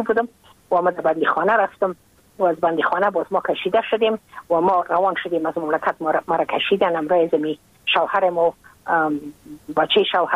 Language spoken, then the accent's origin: Persian; Afghanistan; moved away as an adult; now in United States; من که از افغانستان بر آمدم من اون سال بودم 28 ساله